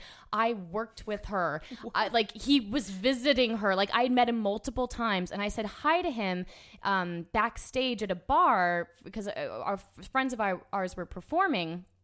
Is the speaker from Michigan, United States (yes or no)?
no; Orlando, Florida, United States; And I grew up in Orlando, so I knew, like